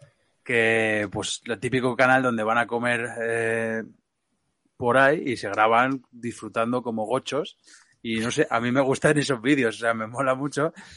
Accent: Valencian Community, Spain; aquí, por Valencia, está la mejor hamburguesa de España en mi

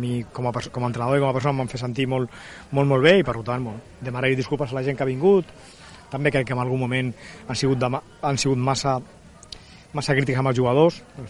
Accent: Terrassa, Catalonia, Spain; com tots els que som de Terrassa o els jugadors, bueno, pues, decebuts

